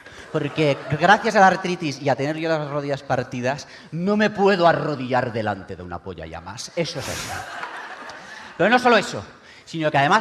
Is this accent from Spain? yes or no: yes; Catalonia, Spain; Yo no sé si es que soy lenta o más lerda o es que soy catalana.